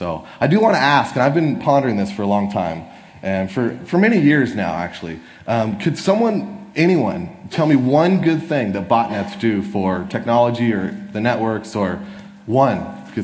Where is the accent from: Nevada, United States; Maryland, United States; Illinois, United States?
Nevada, United States; Las Vegas; I'm from Las Vegas, and that's my logo.